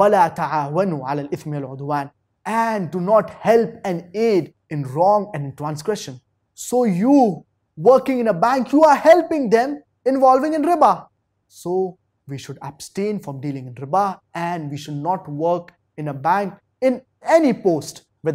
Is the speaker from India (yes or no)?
yes; Kanpur, Uttar Pradesh, India; I am a bank manager. I am from Kanpur, India.